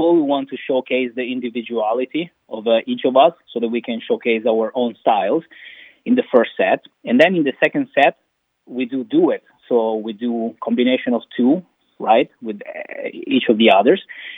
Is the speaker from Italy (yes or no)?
yes; Italy; English is a second language; from Italy.